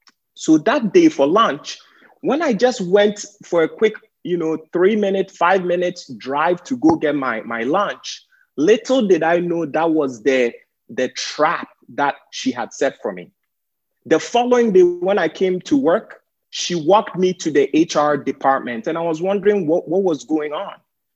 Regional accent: Ghana; now in United States; So, you know, as an immigrant, as a Ghanaian, you get to the US and the first thing that your parents and every single relative tells you is that you need to work very hard, okay?

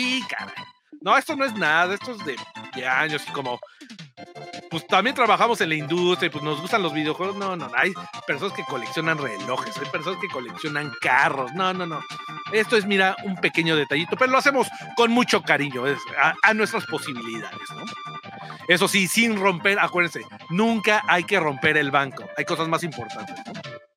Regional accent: Mexico City, Mexico; born there; yo nací en la Ciudad de México y ahorita estamos radicando en la Ciudad del Pecado.

